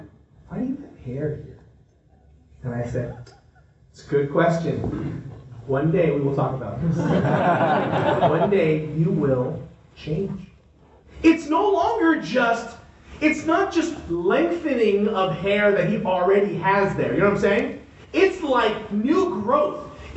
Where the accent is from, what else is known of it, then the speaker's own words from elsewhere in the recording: Los Angeles, California, United States; I grew up in Los Angeles.